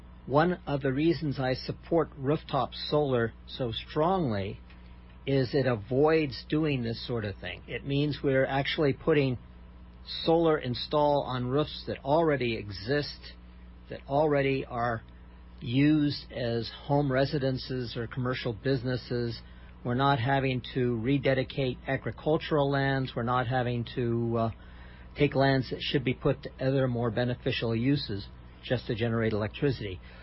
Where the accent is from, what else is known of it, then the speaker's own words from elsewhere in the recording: Santa Catalina Island, California, United States; now in Kauai, United States; I grew up on Santa Catalina Island off the coast of California, but my family's been here on Kauai for 30-some-odd years.